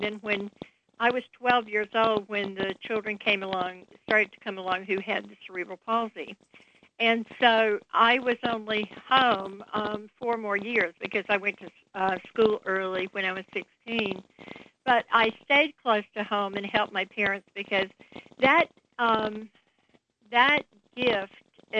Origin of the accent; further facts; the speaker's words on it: North Carolina, United States; accent: southern; moved away; moved away from my home, which was in North Carolina, in 1977, and moved to D.C. But I never got rid of my southern accent for some reason.